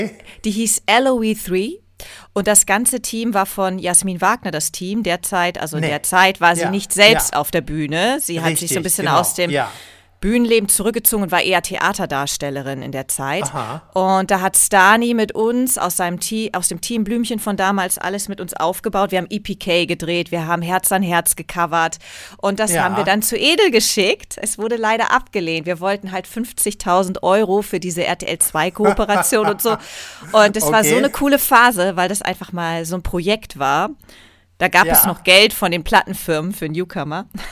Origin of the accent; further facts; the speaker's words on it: Lower Saxony, Germany; Man könnte meinen, er ist aus Ostfriesland und kommt aus meiner Heimat.